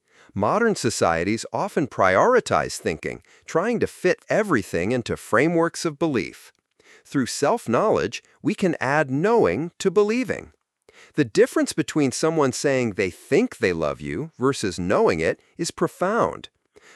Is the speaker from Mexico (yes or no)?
no; India; Growing up in India, I experienced magical fall days with crystal clear blue skies over the Himalayas.